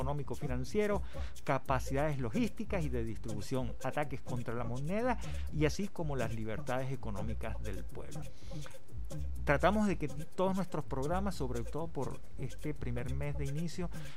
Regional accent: Venezuela; y a nosotros también como venezolanos a unir a nuestros pueblos

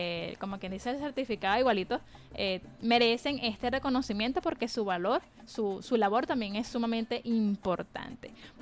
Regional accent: Venezuela; Es importante que nosotros como venezolanos no conozcamos nuestras manifestaciones culturales solamente de texto

